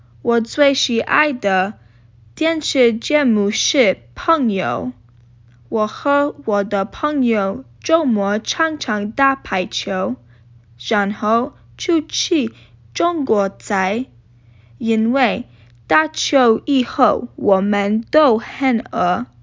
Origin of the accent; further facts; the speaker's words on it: Poland; Chinese is a second language; 我是波兰人，会说波兰文。我的生日是12月1号，今年19岁。